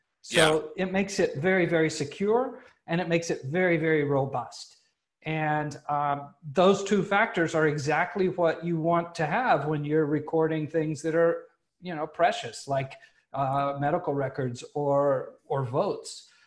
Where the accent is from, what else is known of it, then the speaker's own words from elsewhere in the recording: United States; as an American who lives abroad right now